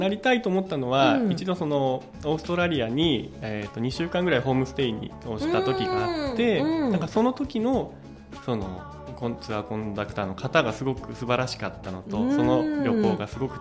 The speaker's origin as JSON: {"language": "Japanese", "region": "Hiroshima", "country": "Japan", "said": "東京には行ったんですけど、いつか広島に帰りたいなっていうのがあったので"}